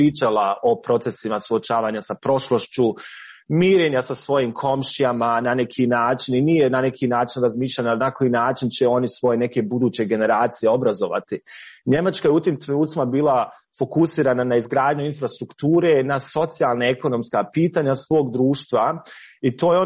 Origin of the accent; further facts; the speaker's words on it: Bosnia & Herzegovina; to je bio moment kada sam se ja kao Bosanac i Hercegovac osjetio postiđenim.